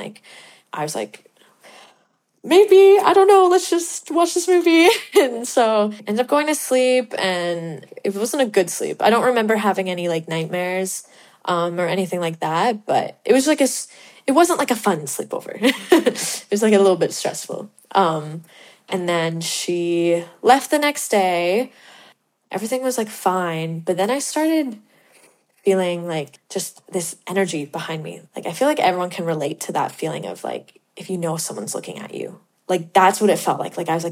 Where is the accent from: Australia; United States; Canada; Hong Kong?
Canada; Alberta; I'm 23 from Alberta.